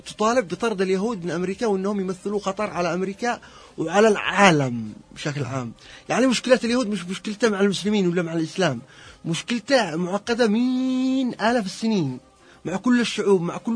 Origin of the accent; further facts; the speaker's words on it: Yemen; أنا كيمني بقول له أنا أول حضارة على المعمورة الأرضية